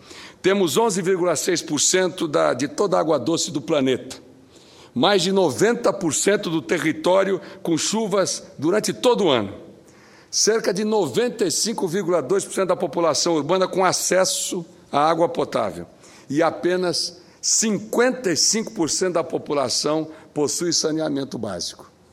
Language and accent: Portuguese; Pantanal, Brazil; born there; o lugar onde nasci e aprendi a respeitar a água, o meu Pantanal.